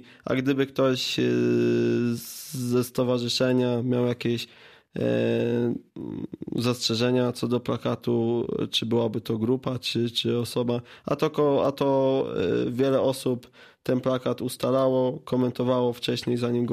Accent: Lubusz Voivodeship, Poland; My z Lubuskiego organizujemy autokar. Jedziemy ze Świebodzina, Sulechowa, Zielonej Góry, Gorzowa.

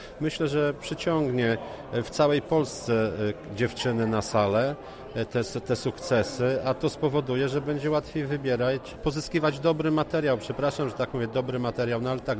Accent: Ostrowiec Świętokrzyski, Świętokrzyskie Voivodeship, Poland; Ja też pochodzę z mniejszego miasta, z Ostrowca Świętokrzyskiego

